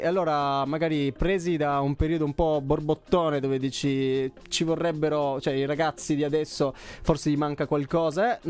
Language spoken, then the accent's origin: Italian; Piedmont, Italy; Siamo del Canavese. Siamo del Canavese.